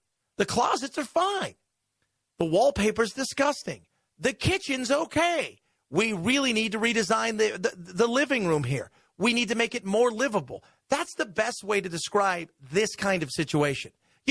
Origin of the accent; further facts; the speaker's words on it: United States; Growing up in America, regardless of color, gives you advantages.